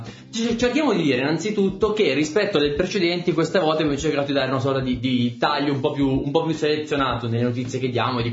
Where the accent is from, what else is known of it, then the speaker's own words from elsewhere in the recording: Lombardy, Italy; E io da buon lombardo, insomma, me lo tenevo stretto nel cuore